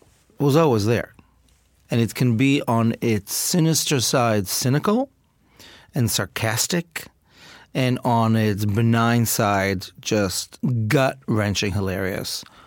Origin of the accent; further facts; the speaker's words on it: Israel; My father was a Holocaust survivor, and I grew up in Israel in a situation of great privilege.